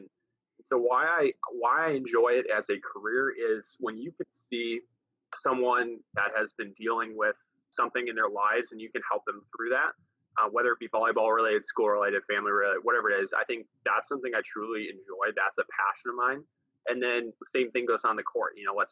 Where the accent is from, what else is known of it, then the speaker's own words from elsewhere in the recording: Milwaukee, Wisconsin, United States; Thankfully, I was raised in Milwaukee, Wisconsin, which is a hotbed, really, especially nowadays.